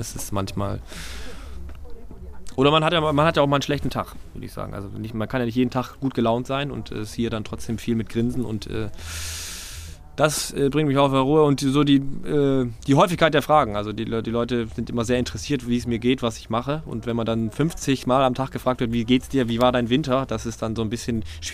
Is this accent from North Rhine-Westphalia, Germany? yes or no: no; Baden-Württemberg, Germany; Habe ich das Glück gehabt, dass meine Eltern mich hier mit 4 Monaten zum ersten Mal hergebracht haben. Ich komme eigentlich aus dem Süden, Nähe Stuttgart. Und... ja, meine Eltern haben mich relativ früh hierher gebracht. Meine Mutter kommt auch aus dem Norden